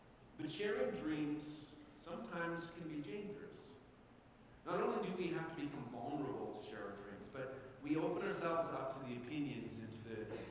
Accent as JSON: {"language": "English", "region": "Alberta", "country": "Canada", "tie": "born or raised there", "said": "I grew up in Alberta"}